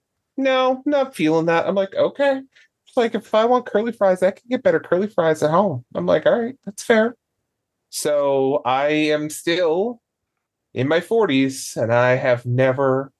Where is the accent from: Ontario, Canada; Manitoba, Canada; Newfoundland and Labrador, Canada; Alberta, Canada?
Newfoundland and Labrador, Canada; Being from Newfoundland, I am a Newfoundlander. I may reside now in the Maritimes, but I will never consider myself a Maritimer.